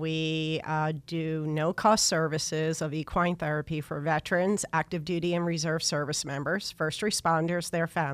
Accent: Philadelphia, Pennsylvania, United States; I grew up in Northeast Philadelphia. There's no place to have a horse there.

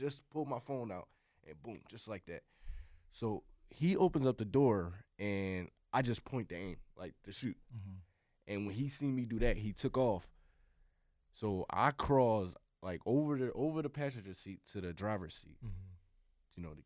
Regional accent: Philadelphia, Pennsylvania, United States; Right. Okay. I'm from North Philadelphia.

